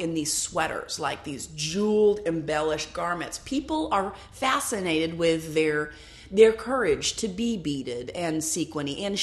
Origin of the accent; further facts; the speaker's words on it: Iowa, United States; I talk about, hey, I'm from Iowa. Let's go to a party and dance.